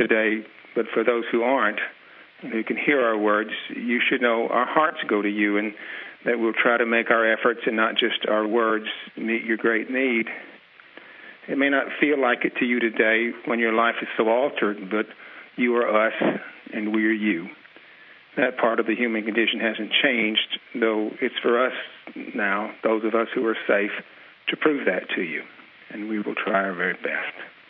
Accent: Jackson, Mississippi, United States; born there; I'm a novelist. I was born in Jackson, Mississippi, and like so many Mississippians, I'm also a New Orleanian, someplace down deep.

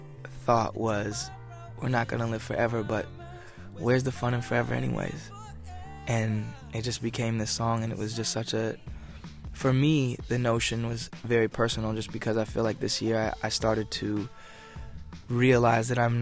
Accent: Los Angeles, California, United States; And I grew up in San Pedro, which is like a port city in L.A. And I kind of grew up right where the projects start, so kind of in the not-so-good parts.

